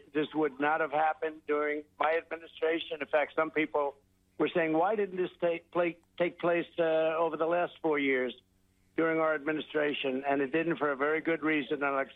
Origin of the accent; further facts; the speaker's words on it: United States; And as an American, I'm angry about it, and I'm saddened by it.